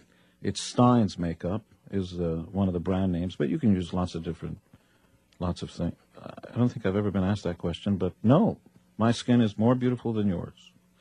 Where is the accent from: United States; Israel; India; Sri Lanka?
Israel; I come from Israel.